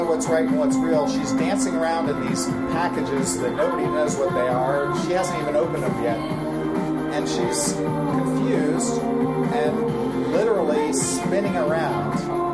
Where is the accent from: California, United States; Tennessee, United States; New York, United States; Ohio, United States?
Ohio, United States; Columbus; We grew up in Columbus, Ohio, where a prominent street downtown was called Gay Street